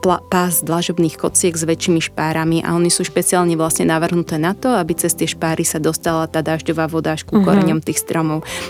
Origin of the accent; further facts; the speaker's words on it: Bratislava, Bratislava Region, Slovakia; Ja som Bratislavčanka prakticky už od detstva a pre mňa je Bratislava domov.